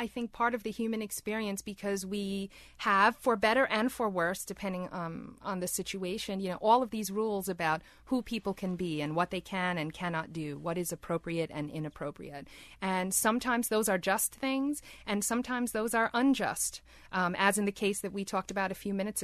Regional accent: New York City, New York, United States; I'm from New York City, and my parents were school teachers.

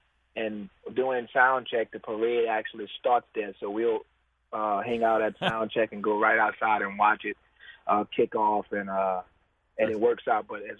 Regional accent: New Orleans, Louisiana, United States; But at the same time, the way I grew up in the Treme, you know, it was almost like a family reunion.

